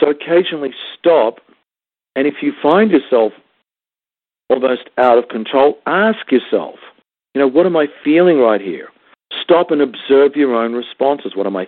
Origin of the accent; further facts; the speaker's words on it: Australia; also born or lived in Spain / Mexico; I lived in England. I lived in Spain. I lived in Mexico. I lived in the Caribbean. I lived in Cozumel. I lived in Puerto Vallarta. I grew up in Australia. I've traveled around the world.